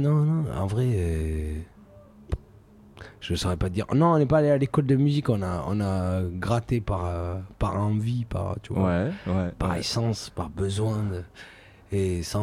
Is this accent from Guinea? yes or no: no; Thonon-les-Bains, Auvergne-Rhône-Alpes, France; je suis né à Thonon-les-Bains et jusqu'à 11 ans j'ai grandi là-bas.